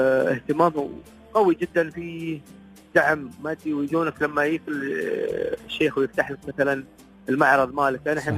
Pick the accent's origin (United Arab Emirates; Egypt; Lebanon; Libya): United Arab Emirates; أنا ابن الإمارات